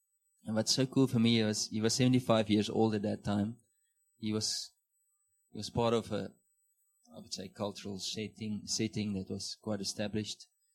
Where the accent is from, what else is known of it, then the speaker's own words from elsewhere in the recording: Namibia; And I'm from Namibia, so there's no reason why I should come to Natal.